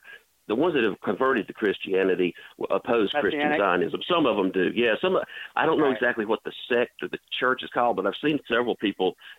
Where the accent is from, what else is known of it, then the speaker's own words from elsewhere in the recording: South Carolina, United States; Yes, yeah. … I'm from the South Carolina.